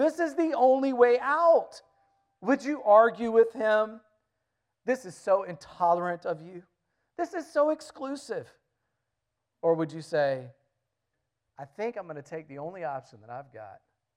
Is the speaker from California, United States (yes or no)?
no; North Carolina, United States; When we grew up in North Carolina